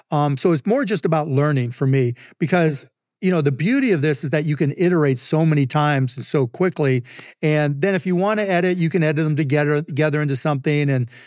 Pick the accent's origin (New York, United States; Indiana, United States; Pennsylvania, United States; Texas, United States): Pennsylvania, United States; Pittsburgh; I'm from Pittsburgh and they were from Pittsburgh.